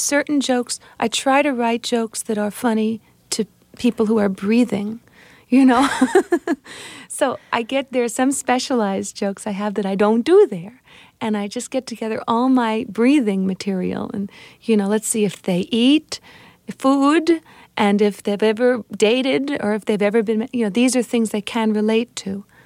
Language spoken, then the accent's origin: English; Miami, Florida, United States; now in New York, United States; I've been in New York for 10 years. I grew up in Miami.